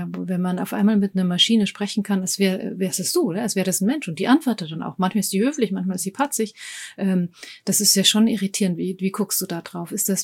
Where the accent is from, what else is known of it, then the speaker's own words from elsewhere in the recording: Germany; Sind wir Deutsche da ein bisschen zu behäbig?